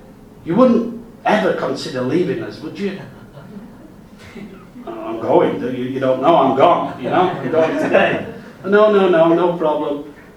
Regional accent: United Kingdom; I'm British. I do speak English.

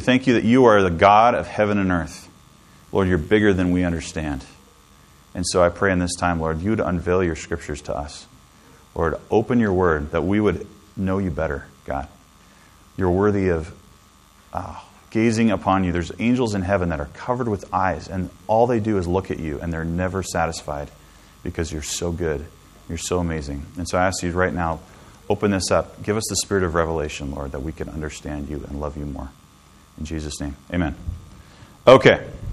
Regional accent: United States; Okay, so I'm from America, so this is the analogy that I'm going to use.

